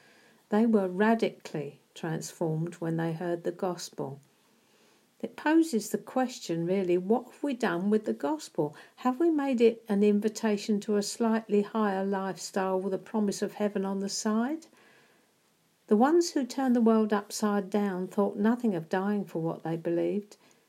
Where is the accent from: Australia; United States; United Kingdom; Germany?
United Kingdom; And it certainly isn't for us, damn it, we're British.